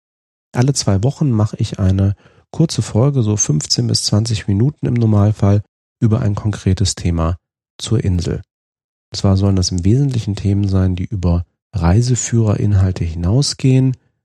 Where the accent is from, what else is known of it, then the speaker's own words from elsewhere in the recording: Fulda, Hesse, Germany; born there; also born or lived in Münster / Cologne / Düsseldorf / United Kingdom; Ich wurde 1973 geboren in Fulda in Osthessen. Zum Studium der Psychologie bin ich dann nach Münster gegangen in Westfalen und anschließend nach Köln.